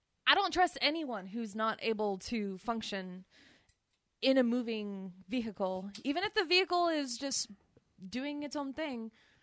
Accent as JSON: {"language": "English", "country": "Italy", "tie": "born or raised there", "said": "Just because I grew up in Italy and learned how to drive in Italy"}